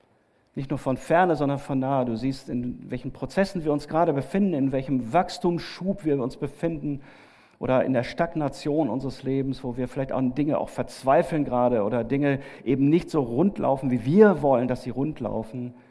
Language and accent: German; Heilbronn, Baden-Württemberg, Germany; Also ich komme aus Heilbronn, aus der ganzen Ecke, da sind ungemein viele Weinberge.